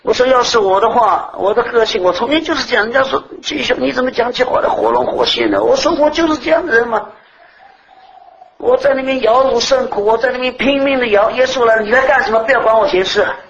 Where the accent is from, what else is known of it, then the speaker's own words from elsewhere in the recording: Thailand; 他们是不是跟这个我们泰国人一样啊？